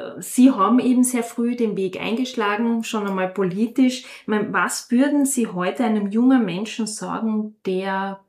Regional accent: Styria, Austria; now in Klagenfurt, Austria; Ich bin ja aus der Steiermark hier nach Klagenfurt gekommen, der Liebe wegen.

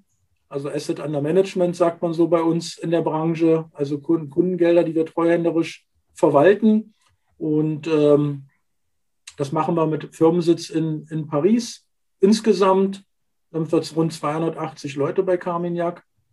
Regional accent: Magdeburg, Saxony-Anhalt, Germany; born there; Ich bin gebürtiger Magdeburger, habe dort also meine ersten beruflichen Schritte gemacht

